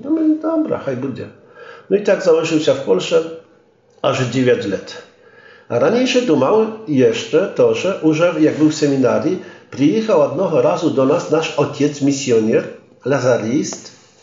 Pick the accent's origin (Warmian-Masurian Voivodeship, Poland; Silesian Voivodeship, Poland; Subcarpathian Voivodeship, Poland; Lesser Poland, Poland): Subcarpathian Voivodeship, Poland; ja pochodzę z rodziny sielańskiej, z Podkarpacia, z Polski